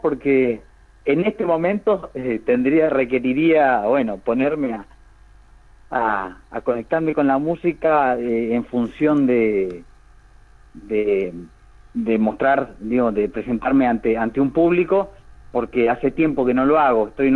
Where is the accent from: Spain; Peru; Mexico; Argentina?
Argentina; Buenos Aires; also born or lived in Gualeguaychú; No, yo me crié en Buenos Aires.